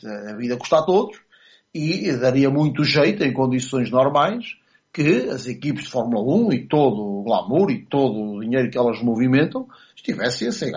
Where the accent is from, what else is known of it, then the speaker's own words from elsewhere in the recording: Portugal; eu, enquanto português